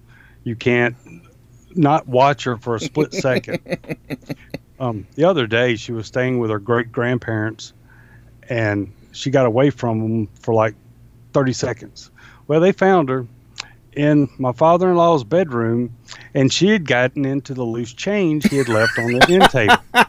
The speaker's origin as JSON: {"language": "English", "region": "the South", "country": "United States", "tie": "born or raised there", "said": "I think growing up in the South like I did, that's just kind of part of growing up in the South, is the woods and hunting and killing snakes and all that stuff."}